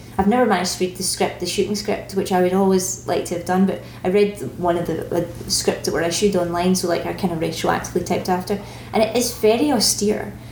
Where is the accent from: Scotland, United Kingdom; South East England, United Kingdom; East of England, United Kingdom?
Scotland, United Kingdom; Glasgow; I'm not from Edinburgh, I'm from Glasgow